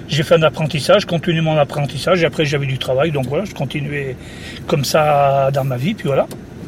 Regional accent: Saint-Julien-en-Vercors, Auvergne-Rhône-Alpes, France; now in Saint-Agnan-en-Vercors, France; Je suis natif du Vercors, natif de Saint-Julien. Et je suis resté pendant 20 ans à Saint-Julien. Et là, depuis 30 ans, en gros, je suis à Saint-Agnan.

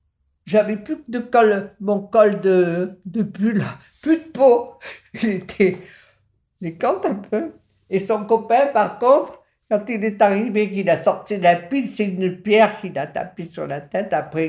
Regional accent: Auvergne-Rhône-Alpes, France; born there; moi je suis née au barrage à Vercors quand ils faisaient l'élargissement des tunnels.

